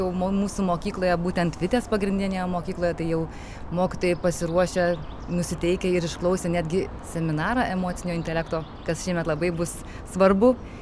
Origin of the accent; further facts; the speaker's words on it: Telšiai, Telšiai County, Lithuania; Gimiau ir užaugau ir lankiau mokyklą Telšiuose.